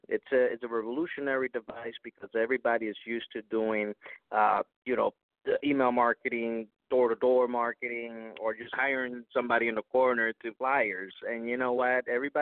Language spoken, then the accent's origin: English; Florida, United States; I'm Hispanic, and I was raised here in Florida.